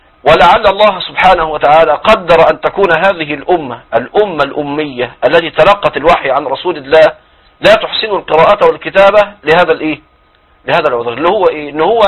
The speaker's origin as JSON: {"language": "Arabic", "country": "Egypt"}